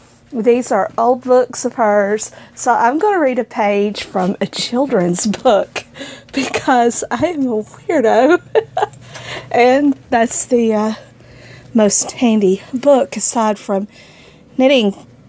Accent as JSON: {"language": "English", "region": "Mississippi", "country": "United States", "said": "Number two, where you're from? I'm from Mississippi."}